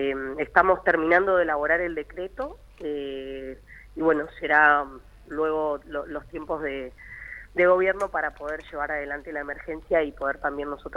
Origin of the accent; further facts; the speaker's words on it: San Antonio Oeste, Río Negro, Argentina; Bueno, yo particularmente soy de San Antonio